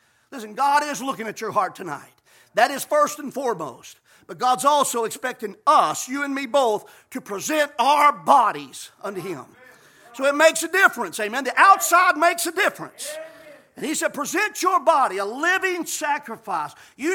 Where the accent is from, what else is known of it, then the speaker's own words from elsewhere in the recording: the South, United States; that we grew up here in the South hearing about